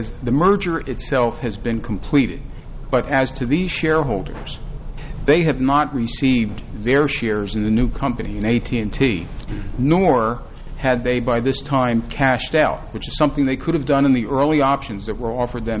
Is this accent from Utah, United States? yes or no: no; New Jersey, United States; New Jersey comes to mind not just because it's my home state